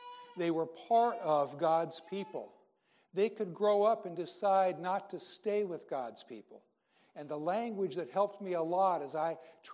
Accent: Iowa, United States; Growing up in Iowa, and I've made some of you guys already look at Iowa pictures already

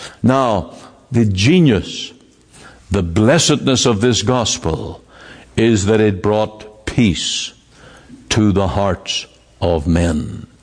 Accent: Northern Ireland, United Kingdom; my home country in Northern Ireland.

